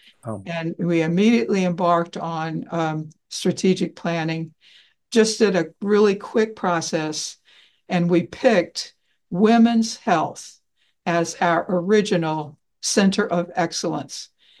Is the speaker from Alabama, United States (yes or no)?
yes; Mobile, Alabama, United States; now in Baltimore, United States; I grew up in Mobile, Alabama, so a long way from here.